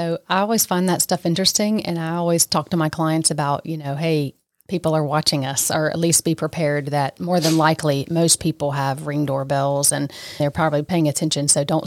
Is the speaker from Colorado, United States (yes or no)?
no; Mooresville, North Carolina, United States; I am from Mooresville. And so the 28115 has definitely a special place in my heart for sure.